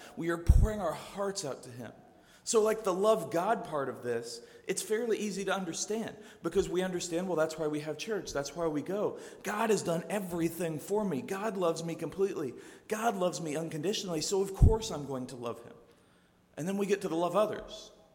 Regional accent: Bloomington, Indiana, United States; I'm from Indiana. And so I am a gigantic IU fan. Like, legit, beyond anything you can imagine, IU fan. That is, I was actually born in Bloomington. I lived near Bloomington my whole life.

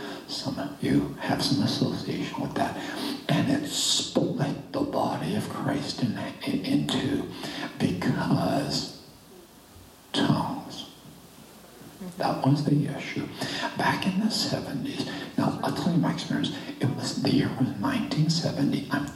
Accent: British Columbia, Canada; Pentecostal Assemblies of Canada, actually, Tom, West Coast, British Columbia. I was born in Canada. And so if you want to talk about, you know, uptight, I was not only Canadian, I'm German. You know, stock.

